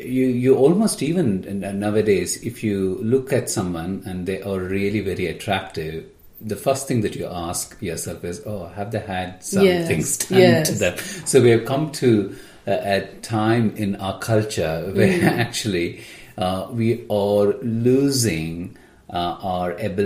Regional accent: India; You know, I grew up in India, and of course, you know, I haven't seen a lot of the elderly

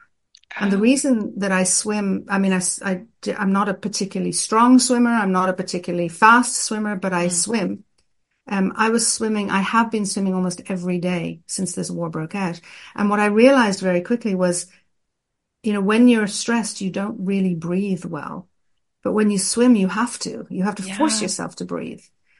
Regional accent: Ireland; moved away as an adult; now in Israel; I'm originally from Ireland, and I grew up in Ireland, and I moved to Israel many years ago, and I've lived a big portion of my adult life in Israel.

